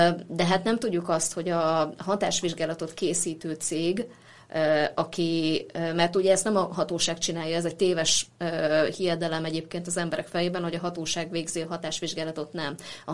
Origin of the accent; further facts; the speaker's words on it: Salgótarján, Nógrád, Hungary; born there; also born or lived in Bátonyterenye; valóban én salgótarjáni lakos vagyok, Salgótarjániban is születtem, éltem Bátonyterenyén is egyébként